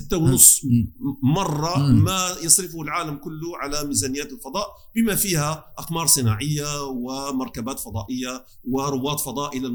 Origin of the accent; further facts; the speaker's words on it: Algeria; born there; وأنا يعني مولود في الجزائر ولي بيت في الجزائر وانتقل إلى الجزائر